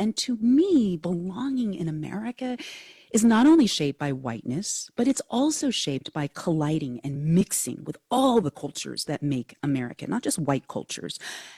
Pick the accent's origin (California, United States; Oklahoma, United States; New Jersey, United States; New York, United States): California, United States; I grew up in Silicon Valley in the 80s and 90s. There were already a ton of Asians in the area.